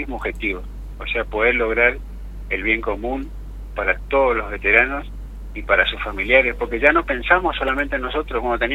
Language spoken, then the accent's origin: Spanish; Paso de los Libres, Corrientes, Argentina; Yo soy oriundo de Paso de los Libres.